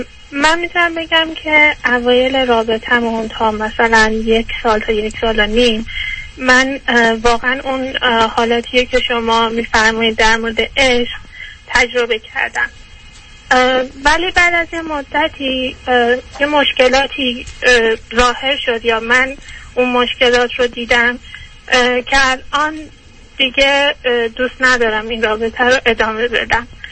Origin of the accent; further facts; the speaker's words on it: Iran; moved away as an adult; now in United States; من 4 سال هستش که از ایران اومدم آمریکا